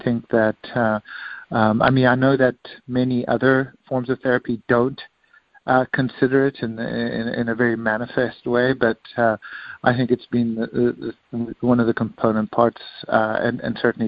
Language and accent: English; South Africa; when I grew up in South Africa at a Catholic boys' school